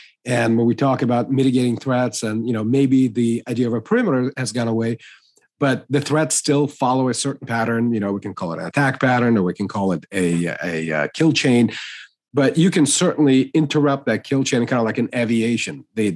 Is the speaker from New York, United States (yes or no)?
yes; New York, United States; the analogy I used back in the day when I grew up in New York, and you'd go down the street, you know, back in the 90s